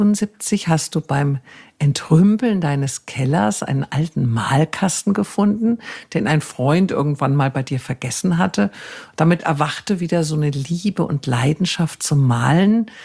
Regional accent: Wiesbaden, Hesse, Germany; in der Bank in Wiesbaden, wo ich aufgewachsen bin.

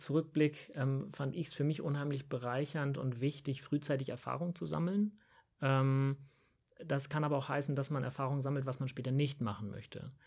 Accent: Germany; und dann stellt sich raus, ach, wir kommen ja beide aus Deutschland.

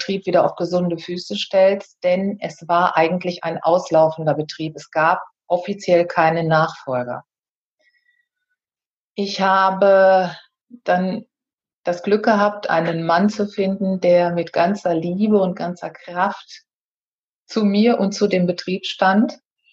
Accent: North Rhine-Westphalia, Germany; born there; denn ich bin auf einem Bauernhof am Niederrhein geboren.

